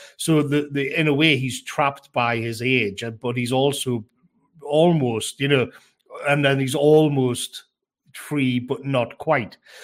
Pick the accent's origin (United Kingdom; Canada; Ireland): United Kingdom; North East England; when I was growing up in the North Tyneside, it was quite rough and tumble.